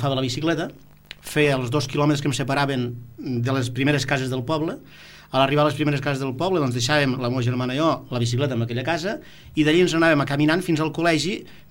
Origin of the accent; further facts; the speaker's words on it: Móra, Catalonia, Spain; born there; jo vaig néixer a la Sénia, que és una masia, com per entendre'ns, fora de Móra, perquè quan jo vaig néixer fa 45 anys